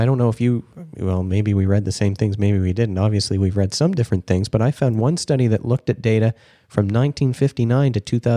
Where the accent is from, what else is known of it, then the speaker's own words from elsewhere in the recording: Scotland, United Kingdom; now in Ottawa, Canada; Hey, I'm a Mac, not a Mick. Yeah, I'm Scottish.